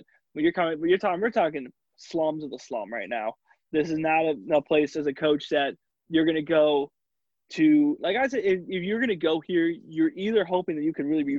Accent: Illinois, United States; Let's go to Illinois. Yeah, because I'm from Illinois.

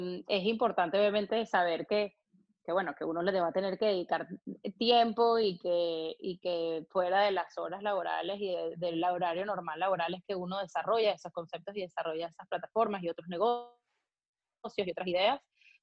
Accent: Caracas, Capital District, Venezuela; moved away as an adult; now in United States; yo soy venezolana, nací y crecí en Caracas toda mi vida y me vine a Estados Unidos a estudiar la universidad. Yo estudié en Boston, en Babson College, y luego de graduarme de Babson me mudé para Miami

